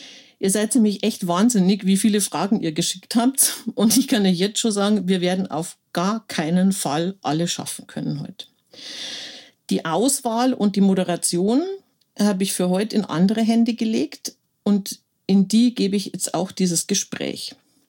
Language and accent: German; Brandenburg, Germany; also born or lived in Rosenheim; da erstmal noch das erste Jahr mit meinen Eltern auch in Rosenheim gewohnt, bis wir dann nach Brandenburg gezogen sind. Also meine ganze Kindheit und Jugend habe ich in Brandenburg verbracht.